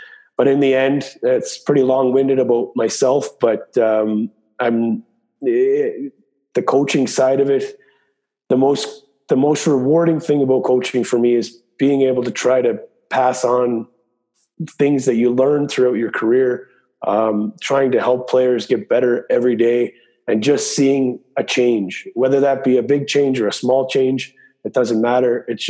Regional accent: Glace Bay, Nova Scotia, Canada; now in Klagenfurt, Austria; Although Glace Bay is, and we are from Canada and we're proud to be from there, we've been here for 12 years now, and my kids are born here

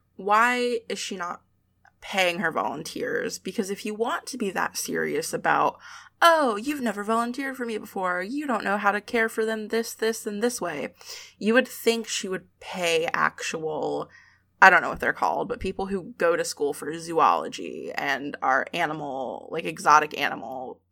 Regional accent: Florida, United States; I'm from Florida, and Carol Baskin's Big Cat Rescue is located in Tampa, Florida.

